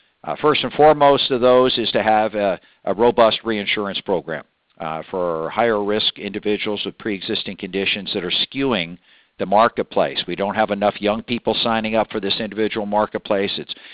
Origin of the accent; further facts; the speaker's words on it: Oregon, United States; My home state of Oregon, I think we had like 14 players.